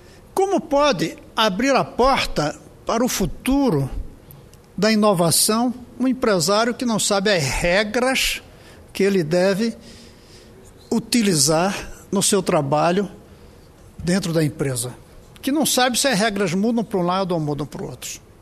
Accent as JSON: {"language": "Portuguese", "country": "Brazil", "said": "como brasileiro, como quem sonha que o meu país vá para o futuro da inovação."}